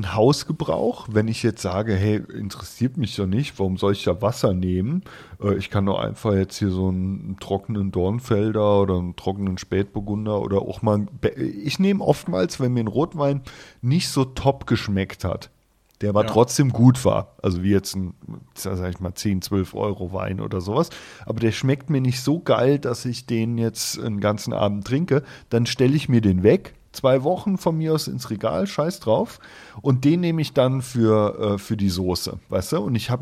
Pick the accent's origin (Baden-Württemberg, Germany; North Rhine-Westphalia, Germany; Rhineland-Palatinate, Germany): Rhineland-Palatinate, Germany; Von der Mosel komme ich tatsächlich her.